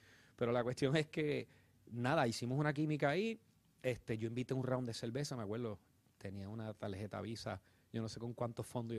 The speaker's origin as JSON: {"language": "Spanish", "town": "Sabana Grande", "country": "Puerto Rico", "tie": "born or raised there", "also_born_or_lived": "Mayagüez", "said": "Mayagüez. Nací en Mayagüez y me crié en Sabana Grande."}